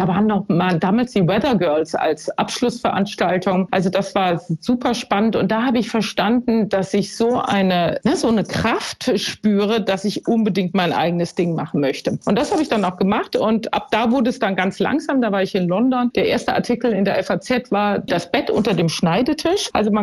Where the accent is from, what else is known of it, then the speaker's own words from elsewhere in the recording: Mainz, Rhineland-Palatinate, Germany; Ja, ich war ja ein Mainzer Mädchen, aber ich bin dann ja 15 Jahre in der Welt unterwegs gewesen.